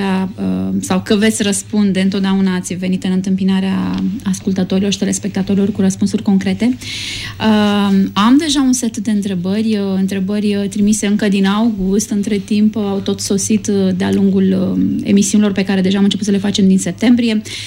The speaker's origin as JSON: {"language": "Romanian", "region": "Prahova", "country": "Romania", "said": "sunt din Prahova. Sunt născută în iunie 1975."}